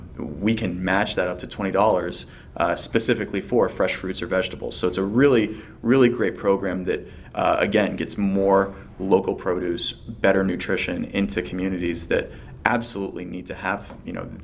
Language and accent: English; Ohio, United States; I grew up in Northeast Ohio.